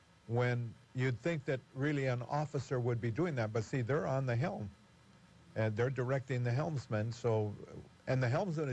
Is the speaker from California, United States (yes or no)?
yes; Madera, California, United States; of course, I'm a kid from Madera. You know, I'd never really been. I've been to Fresno one time from Madera when I enlisted.